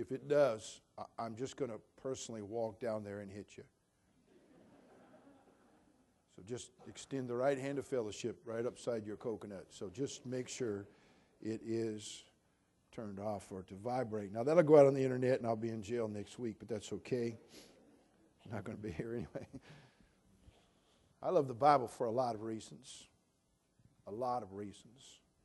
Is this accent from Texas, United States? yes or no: no; California, United States; the way I was raised as a California kid here and born and raised in California and educated in the systems of our so-called educational institutions here in our beloved state